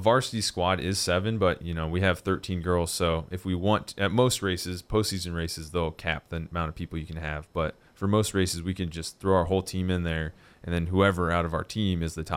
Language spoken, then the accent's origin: English; Indiana, United States; I actually came from the Midwest. I grew up in Indiana